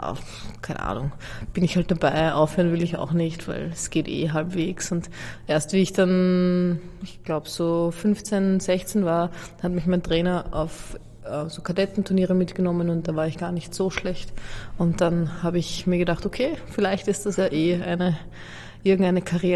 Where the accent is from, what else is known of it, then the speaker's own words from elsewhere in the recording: Austria; also born or lived in Slovakia; Also ich bin in der Slowakei geboren und wie ich 5 war, sind wir, also meine Eltern und wir Kinder sind nach Österreich gezogen.